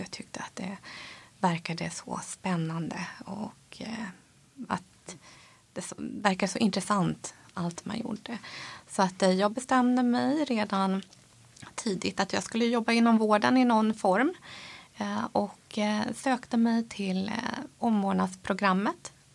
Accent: Örebro, Örebro County, Sweden; born there; jag är ju född i Örebro. Man har en kinesisk bakgrund från början. Min mamma växte upp i Vietnam och min pappa i Malaysia. Men de träffades i Sverige.

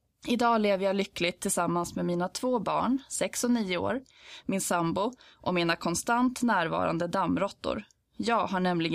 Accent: Stockholm, Stockholm County, Sweden; now in Tyresö, Sweden; Jag är född den 7 augusti 1985 i Stockholm. Jag är uppvuxen i Tallkrogen men flyttade som 12-åring till Tyresö tillsammans med min familj.

